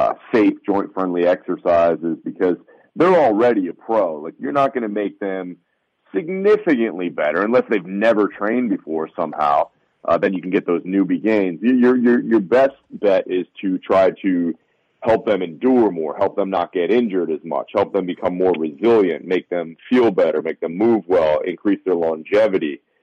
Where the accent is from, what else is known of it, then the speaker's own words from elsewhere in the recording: New Jersey, United States; So I'm an Italian from Jersey, so I got to.